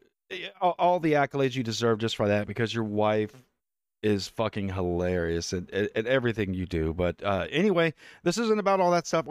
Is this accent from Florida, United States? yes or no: yes; Naples, Florida, United States; I'm not from Miami. I'm from Naples, actually, so you failed on that one, dude.